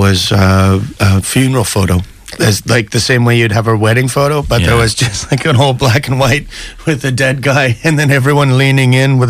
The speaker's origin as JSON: {"language": "English", "country": "Canada", "said": "I've always found in Europe too, if I don't address the fact that I'm Canadian and go into my cleverer stuff, they think I'm American and they don't think I get my own jokes."}